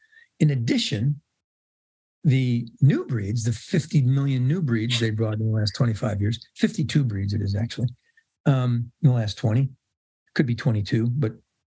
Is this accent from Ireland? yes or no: yes; Ireland; it was better to go second in the Irish Kennel Club show because I'm Irish.